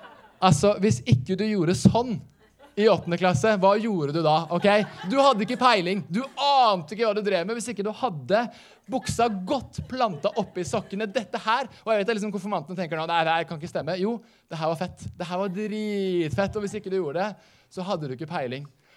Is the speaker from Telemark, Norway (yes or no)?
yes; Skien, Telemark, Norway; born or raised there; now in Bergen, Norway